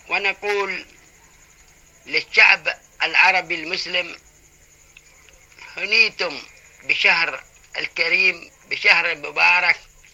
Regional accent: Yemen; نحن يمنيين ونحن أهل الإيمان والحكمة

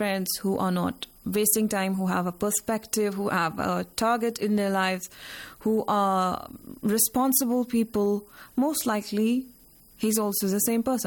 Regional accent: Jammu and Kashmir, India; now in Iran; So I am from Kashmir. That's under the administration of India. And I have been living in Iran for some 9 years now.

